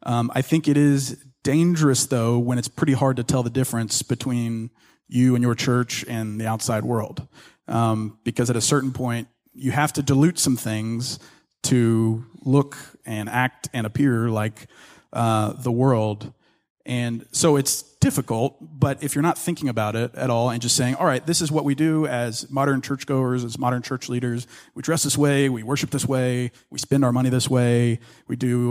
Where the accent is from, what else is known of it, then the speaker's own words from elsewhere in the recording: Ruston, Louisiana, United States; So I grew up in North Louisiana in this town called Ruston, and had two great parents.